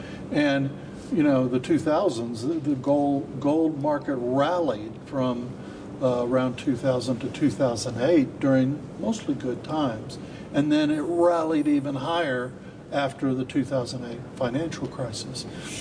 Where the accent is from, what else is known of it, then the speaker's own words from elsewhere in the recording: United States; you know, I'm an American, a former director of the United States Mint.